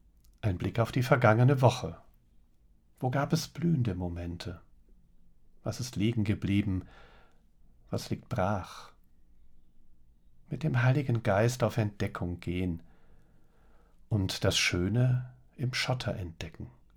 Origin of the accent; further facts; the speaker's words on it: Frankfurt, Hesse, Germany; Ich fahre mit der Straßenbahn in den Frankfurter Westen, wo ich aufgewachsen bin.